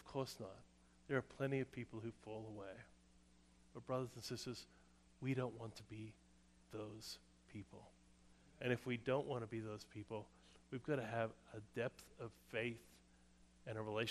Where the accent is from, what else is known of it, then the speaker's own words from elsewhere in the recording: United States; I'm from America. We got resources. We got know-how.